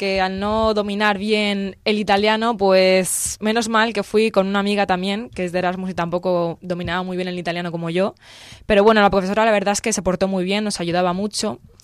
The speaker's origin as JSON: {"language": "Spanish", "town": "Elche", "region": "Valencian Community", "country": "Spain", "lives_now": "Milan, Italy", "said": "Yo vengo de Elche, que es una ciudad pequeña, y la verdad que fue un cambio muy grande y muy positivo para mí."}